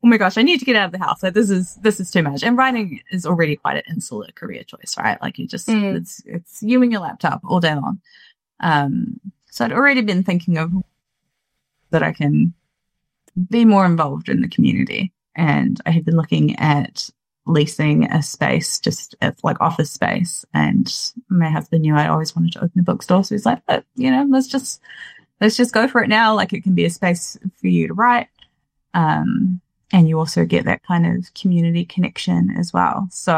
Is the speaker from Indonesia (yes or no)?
no; Auckland, New Zealand; Auckland is my hometown, so I'm very excited to have an excuse to go home.